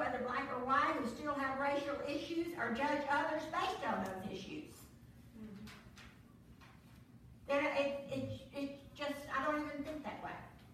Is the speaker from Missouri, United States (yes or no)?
yes; Missouri, United States; where I grew up in Southeast Missouri, we didn't have a Catholic church until I was about 20 years old